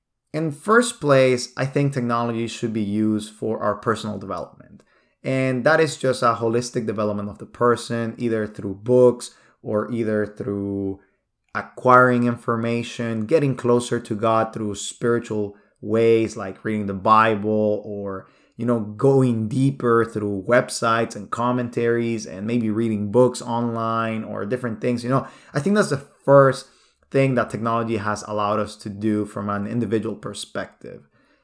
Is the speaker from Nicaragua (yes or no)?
yes; Nicaragua; English is a second language; now in United States; You know, I come from a different country. Maybe you've been able to listen to my accent a little bit. I was born in Nicaragua.